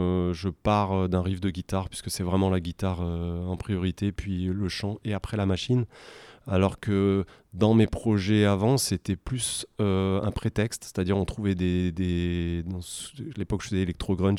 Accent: Grenoble, Auvergne-Rhône-Alpes, France; je suis grenoblois

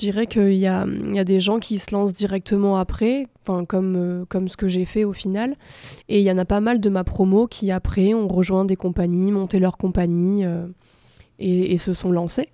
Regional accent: Bordeaux, Nouvelle-Aquitaine, France; Du coup, moi, je suis de Bordeaux depuis toujours.

